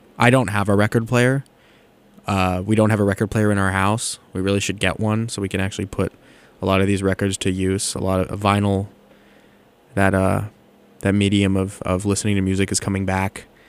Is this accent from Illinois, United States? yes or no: no; California, United States; I'm from Southern California, so I go to Disneyland